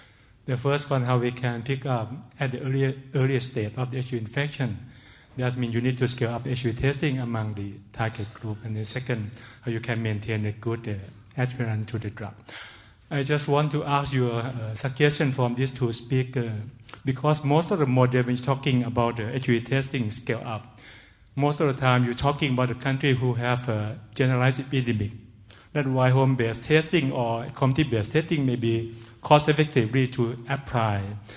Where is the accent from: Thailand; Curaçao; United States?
Thailand; Chiang Mai; English is a second language; Please allow me to ask you a question. … from Chiang Mai, Thailand.